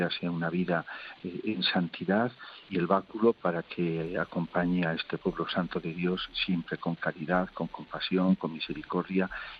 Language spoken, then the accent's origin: Spanish; Villanueva de Alcaudete, Castilla-La Mancha, Spain; mi pueblo, es el patrono, San Jorge, Villanueva de Alcaldete